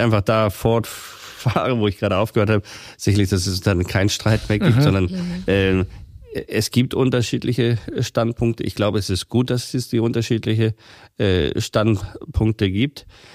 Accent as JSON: {"language": "German", "region": "Hamburg", "country": "Germany", "said": "ich komme jetzt aus Hamburg"}